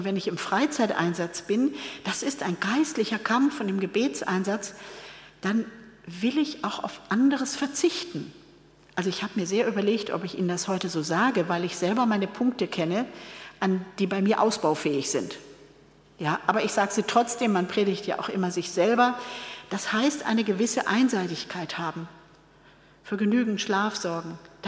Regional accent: Hamburg, Germany; ich bin in Hamburg zur Schule gegangen, ich habe den lutherischen gelernt

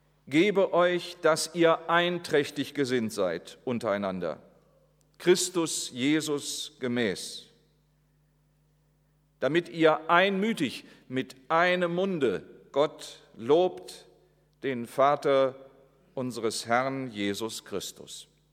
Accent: Bückeburg, Lower Saxony, Germany; Ich bin 50 Jahre alt. Mit meiner Frau komme ich aus demselben Ort, aus dem Bückeburger Land, also aus Bückeburg in der Nähe von Minden oder Hannover

